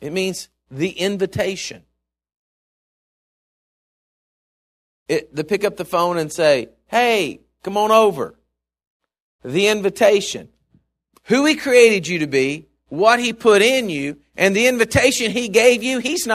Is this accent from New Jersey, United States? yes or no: no; Texas, United States; I am so glad that, you know, that I'm from Texas. I've said this before, but I don't know everybody in Texas.